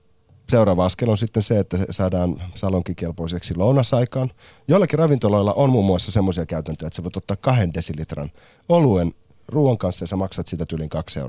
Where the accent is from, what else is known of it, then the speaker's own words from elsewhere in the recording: Espoo, Uusimaa, Finland; Minä kun kotosin tuolta Espoon lähiöstä